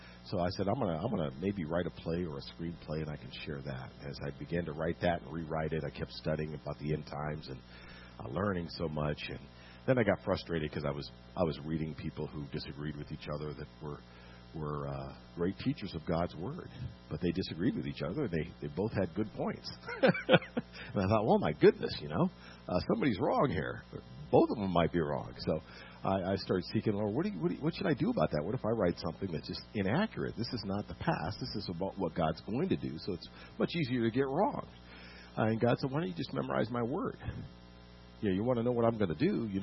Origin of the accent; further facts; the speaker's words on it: Gig Harbor, Washington, United States; moved away as an adult; now in Los Angeles, United States; I'm from Gig Harbor, Washington, a small town in Seattle. I went to dramatic arts program in Washington State University and moved down to Los Angeles to seek fame and fortune in film.